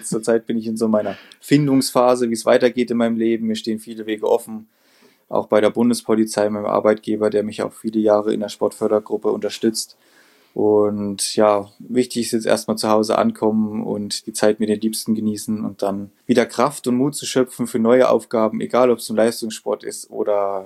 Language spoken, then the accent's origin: German; Thuringia, Germany; genauso wie Thüringer Wald in meiner Heimat